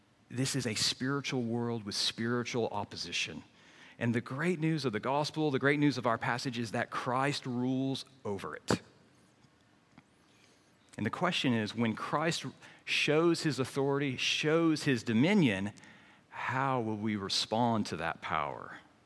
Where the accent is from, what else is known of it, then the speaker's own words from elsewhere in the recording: Australia; what are the problems posing Australians today? And as you can tell by my accent, I'm one of you.